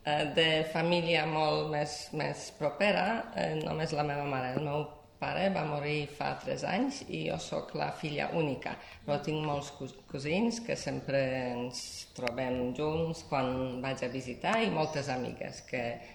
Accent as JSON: {"language": "Catalan", "town": "Warsaw", "region": "Masovian Voivodeship", "country": "Poland", "second_language": "Catalan", "moved": "yes", "lives_now": "Spain", "said": "Soc de Varsovia, de la capital."}